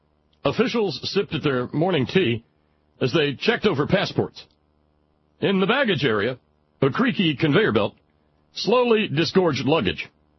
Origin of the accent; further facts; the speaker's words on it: Alabama, United States; moved away as an adult; I grew up in Alabama. Because I spent the majority of my first 18 years there. Then I hit the road for college and never really looked back.